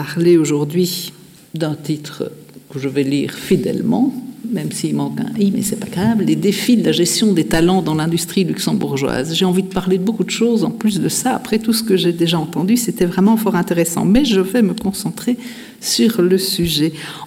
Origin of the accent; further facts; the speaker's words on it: Belgium; Alors ça fait un peu sourire quand on est belge et quand on est mandataire communal en Belgique